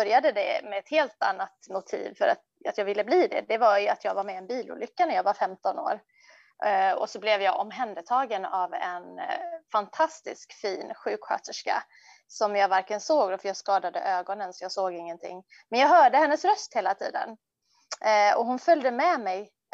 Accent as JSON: {"language": "Swedish", "town": "Gothenburg", "region": "Västra Götaland County", "country": "Sweden", "tie": "born or raised there", "said": "Född och uppvuxen i Göteborg. Mina föräldrar kommer från Indien och de kom på 70-talet. Så att, jag och min bror, vi växte upp i Göteborg, i storstan där."}